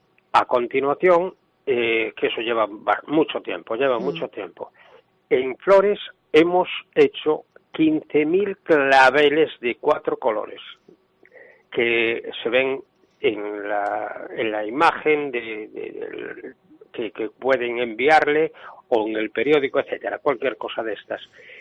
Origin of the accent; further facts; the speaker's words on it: A Coruña, Galicia, Spain; yo soy muy coruñés y quiero a La Coruña.